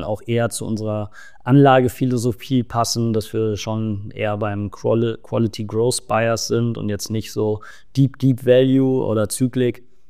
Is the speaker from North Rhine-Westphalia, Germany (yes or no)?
yes; Münster, North Rhine-Westphalia, Germany; born there; now in Munich, Germany; gebürtiger Münsteraner und dann Wahlheimat München sozusagen.